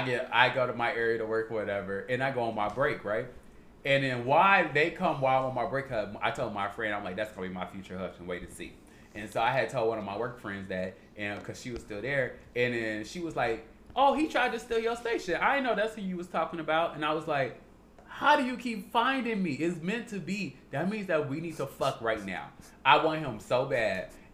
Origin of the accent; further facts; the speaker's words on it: Chicago, Illinois, United States; I had told her, I was like, oh yeah, I'm from Chicago.